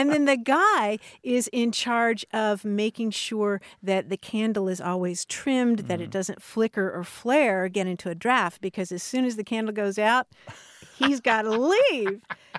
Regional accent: Kentucky, United States; born or raised there

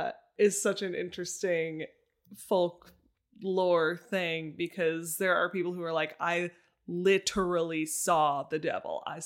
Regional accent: Long Island, New York, United States; I'm from Long Island

